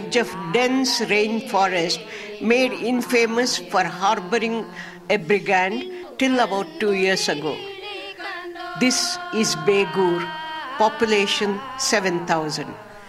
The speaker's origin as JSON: {"language": "English", "town": "Bengaluru", "region": "Karnataka", "country": "India", "said": "from Bangalore, India."}